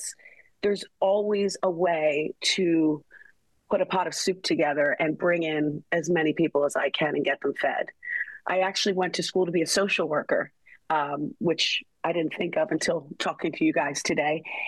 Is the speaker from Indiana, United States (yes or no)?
no; Philadelphia, Pennsylvania, United States; I'm from Center City, Philadelphia. I am the oldest of two children.